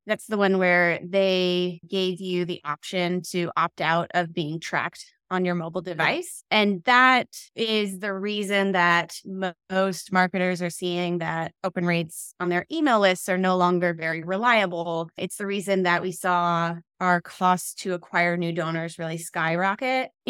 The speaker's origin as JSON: {"language": "English", "town": "Denver", "region": "Colorado", "country": "United States", "tie": "born or raised there", "said": "I grew up in Denver, Colorado, and kind of happened into the nonprofit space."}